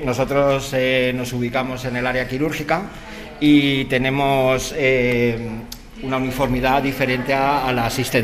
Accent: Ávila, Castile and León, Spain; natural de Ávila, soy su celador.

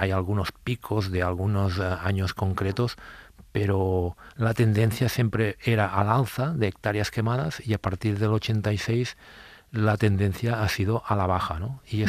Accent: Sant Sadurní d'Anoia, Catalonia, Spain; born or raised there

